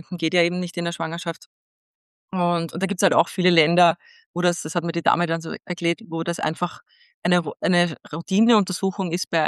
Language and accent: German; Austria; Aber bei uns in Österreich ist dadurch eine verfälschte Studie irgendwie Massenangst entstanden